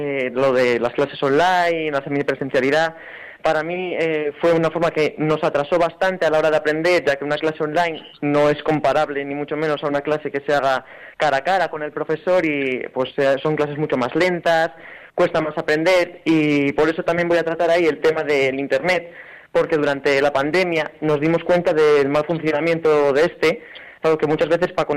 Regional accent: Piedras Blancas, Asturias, Spain; Pues yo tengo 15 años y vengo de Piedras Blancas, un pueblo de Asturias.

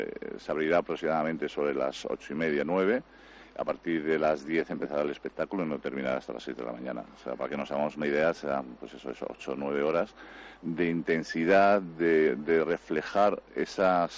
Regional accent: Madrid, Community of Madrid, Spain; Como madrileño, yo también como madrileño, me siento absolutamente agraciado por estar aquí

